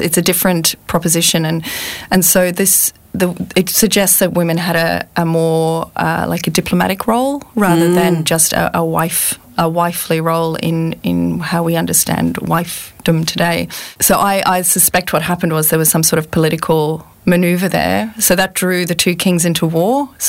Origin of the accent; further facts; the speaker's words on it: Sligo, Connacht, Ireland; I grew up in a stunning place in rural Ireland. So I was in a place called Sligo, and we were only 3 miles away from the town